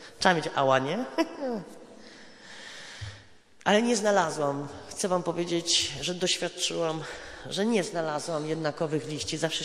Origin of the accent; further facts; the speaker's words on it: Mysłowice, Silesian Voivodeship, Poland; pochodzę z Mysłowic.